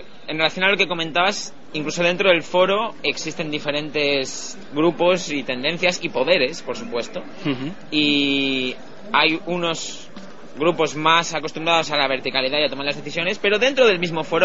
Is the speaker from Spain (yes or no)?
yes; Valencia, Valencian Community, Spain; now in Amsterdam, Netherlands; soy de Valencia pero vivo en Ámsterdam.